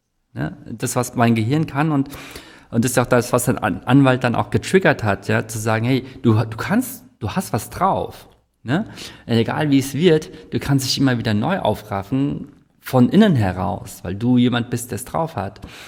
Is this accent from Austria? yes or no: no; South Korea; now in Germany; Ich bin ja auch Koreaner und ich sehe halt, wie in Korea das gemanagt wird